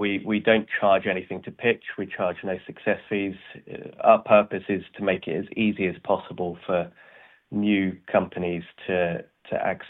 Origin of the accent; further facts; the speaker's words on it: Milton Keynes, South East England, United Kingdom; I was born and bred in Milton Keynes